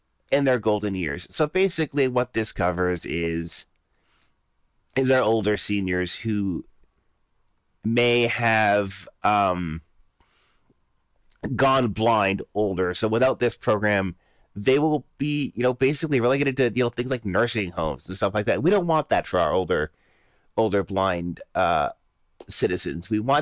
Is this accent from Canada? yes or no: yes; Canada; let me tell you the fact, I am originally from Canada